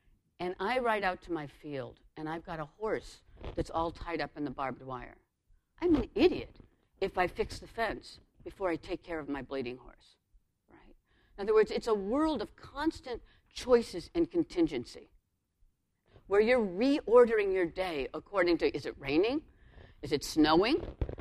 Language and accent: English; Chicago, Illinois, United States; Now, I'm from Chicago, so this is a little bit made up.